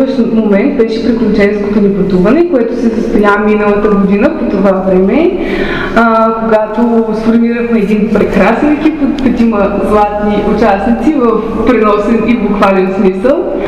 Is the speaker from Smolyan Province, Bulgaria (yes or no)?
yes; Smolyan, Smolyan Province, Bulgaria; когато току-що беше приключило обучението за лидери в Смолян, моя роден град